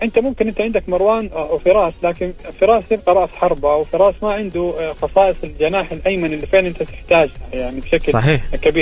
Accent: Saudi Arabia; يعني أنا أنا أنا أنا كسعودي

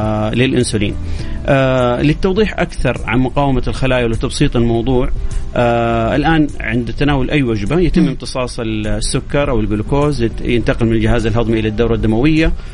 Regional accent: Saudi Arabia; بالنسبة عندنا في السعودية تقريبا حسب آخر تصنيف من الاتحاد العالمي للسكري النسبة تصل 18.7%

